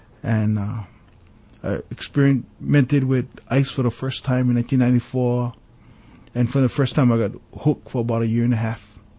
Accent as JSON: {"language": "English", "town": "Papakolea", "region": "Hawaii", "country": "United States", "tie": "born or raised there", "said": "Well, I grew up in Papakolea, homestead up there by Punchbowl Cemetery. Lived there all my life until I graduated and went to college in 1988. Yeah. And so, Hawaiian from the hills, homestead."}